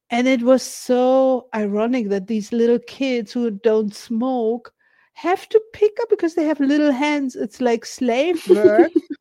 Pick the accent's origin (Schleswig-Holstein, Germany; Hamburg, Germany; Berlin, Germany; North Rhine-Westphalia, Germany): Berlin, Germany; English is a second language; It's never, you know, the German way. I grew up in Berlin. You know, we say what we think.